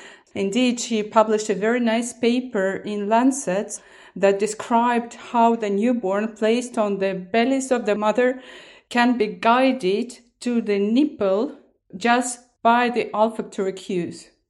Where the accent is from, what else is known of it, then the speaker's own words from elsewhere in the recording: Estonia; I'm originally from Estonia.